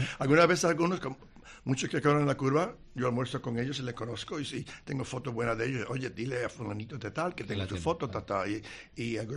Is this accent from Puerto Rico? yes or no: yes; Puerto Rico; yo fui criado en Puerto Rico.